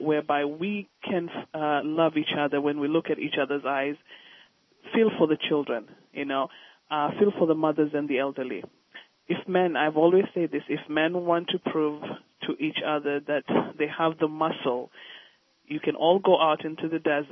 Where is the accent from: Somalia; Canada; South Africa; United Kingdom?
Somalia; now in United States; I'm originally from Africa, and yes, I'm from Somalia, where the war was crazy, and I came here, and I'm grateful that America opened its doors for me.